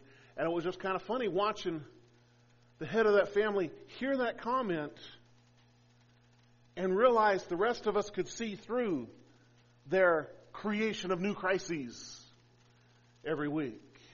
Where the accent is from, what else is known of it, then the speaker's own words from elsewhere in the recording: Albuquerque, New Mexico, United States; now in Arizona, United States; That's not a real problem here in Arizona. But growing up in Albuquerque, there was always somebody on a cold morning would try and encourage you to lick the metal fence post